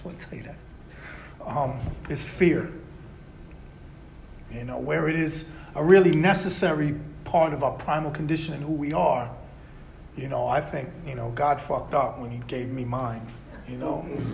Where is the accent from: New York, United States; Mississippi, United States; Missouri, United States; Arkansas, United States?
New York, United States; I grew up in New York City. I was born in 1975. I grew up in New York City in a time that was really fucking scary.